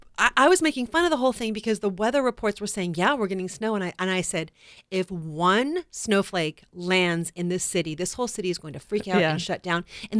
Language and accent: English; Kodiak Island, Alaska, United States; Yes, there was the big earthquakes in Alaska, and my family, I'm from Kodiak Island, which has a problem with tsunamis after big earthquakes.